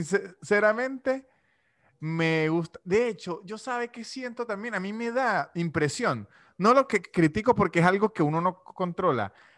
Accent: Venezuela; Lo he visto mucho en Argentina y obviamente en Venezuela porque soy venezolano.

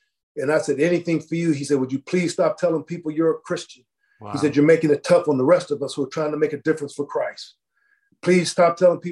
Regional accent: Youngstown, Ohio, United States; for me, I definitely growing up in Youngstown, I had a hunger and a desire to want to be a good man, a good person

